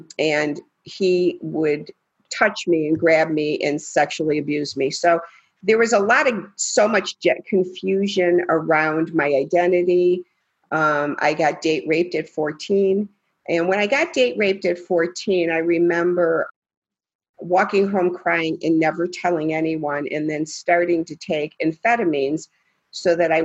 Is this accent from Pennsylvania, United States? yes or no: no; Chicago, Illinois, United States; now in Branson, United States; I currently live in Branson, Missouri. I'm from the Chicagoland area